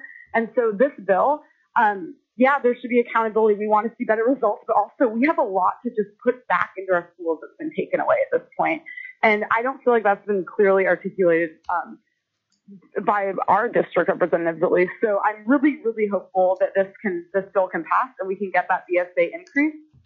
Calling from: Fairbanks, Alaska, United States; I am calling today from Fairbanks, Alaska, in support of this bill

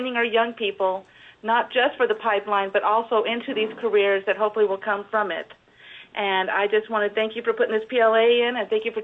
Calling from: Fairbanks, Alaska, United States; No, I'm calling from Fairbanks with everybody else.

